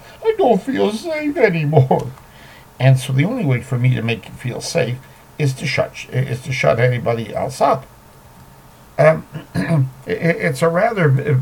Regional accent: California, United States; I do think I remember wind and warm weather in the summer while growing up in Northern California.

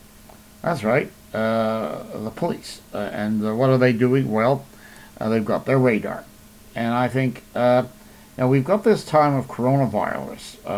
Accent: Hamilton, Ontario, Canada; the police in my hometown here of Hamilton, Ontario.

